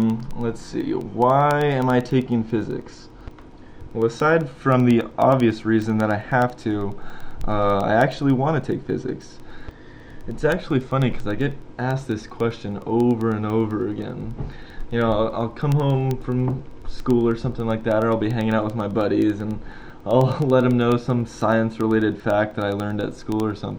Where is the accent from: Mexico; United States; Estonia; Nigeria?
United States; Encinitas, California; Well, I'm a San Diego local. I grew up in Encinitas, which is about a half hour north of San Diego State.